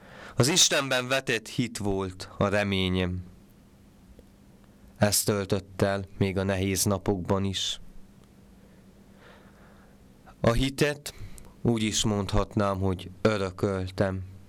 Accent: Gyimesközéplok, Harghita, Romania; A Gyimesek völgyéből, pontosabban Gyimes Középloktól származom.

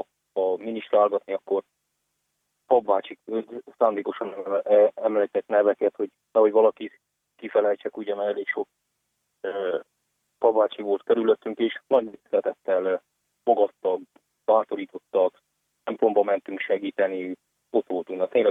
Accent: Miercurea Ciuc, Harghita, Romania; munka lehetősége ugye a Csíkszeredában volt, és oda költöztünk. Gyermekként is én jó részt ugye ott nőttem föl, viszont a falutól sosem szakadtam

